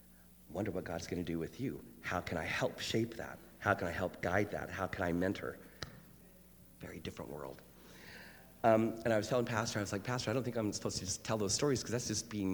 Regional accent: Washington, United States; I'm originally from Washington State.

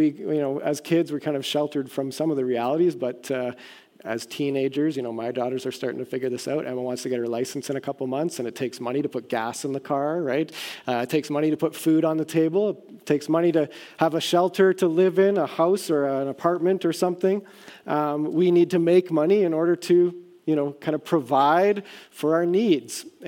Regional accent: Vancouver, British Columbia, Canada; also born or lived in Cambridge, Ontario; I was born in Cambridge, Ontario, where I spent the first 7 years of my life. And then after 7 years, it was actually on my seventh birthday, we moved to Vancouver, BC

